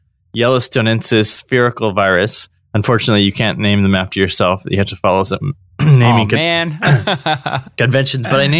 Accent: United States; now in Indonesia; especially because I'm American and I get paid in US dollars, a great exchange rate.

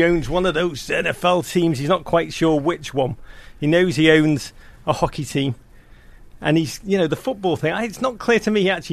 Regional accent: Liverpool, North West England, United Kingdom; I grew up in Liverpool in the 1980s. It's the greatest city in the world.

